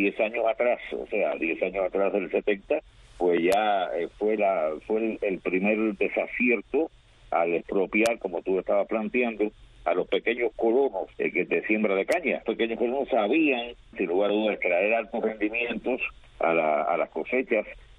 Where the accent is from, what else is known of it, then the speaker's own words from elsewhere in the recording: Remedios, Villa Clara, Cuba; mi pueblo de Remedio